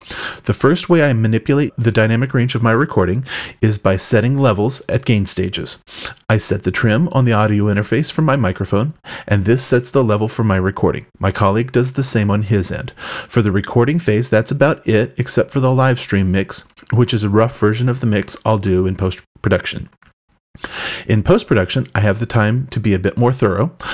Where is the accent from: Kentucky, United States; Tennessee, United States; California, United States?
California, United States; from the East Bay of San Francisco, California.